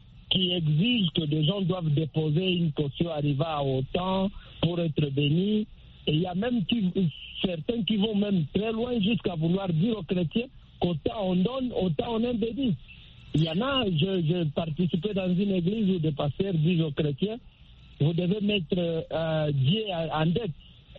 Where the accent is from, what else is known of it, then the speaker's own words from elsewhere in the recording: DR Congo; chez nous, en République démocratique du Congo